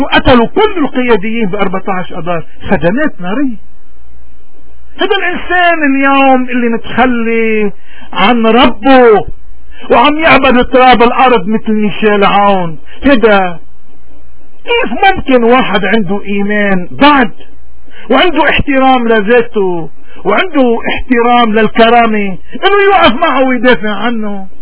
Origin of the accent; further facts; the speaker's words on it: Lebanon; نحن كلبنانيين اليوم شو المفروض نعمله؟